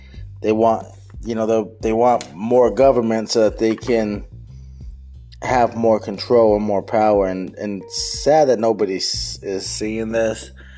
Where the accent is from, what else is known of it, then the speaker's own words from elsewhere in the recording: United States; as Americans and growing up in America, that was stuff that we used to look at as our freedoms